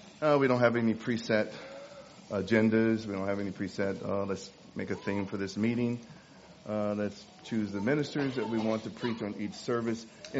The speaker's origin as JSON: {"language": "English", "town": "Sacramento", "region": "California", "country": "United States", "said": "I'm from Sacramento, California."}